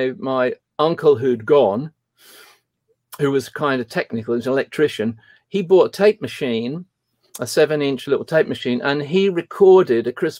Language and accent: English; Cambridge, East of England, United Kingdom; because I came from Cambridge, which is like 10 miles down the road, where you can see Ely Cathedral.